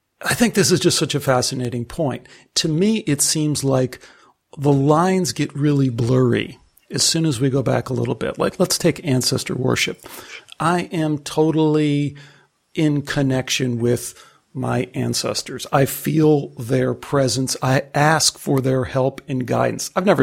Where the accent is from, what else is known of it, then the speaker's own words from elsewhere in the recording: Chicago, Illinois, United States; this is more where I'm supposed to be than Chicago, where I grew up.